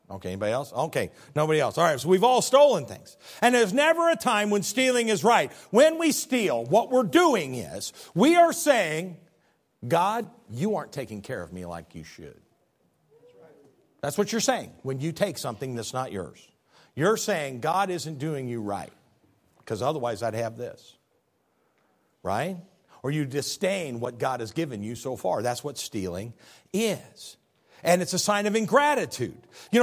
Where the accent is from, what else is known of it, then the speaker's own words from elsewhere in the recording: Midwest, United States; I was raised in the Midwest, and we would say this really cute little phrase.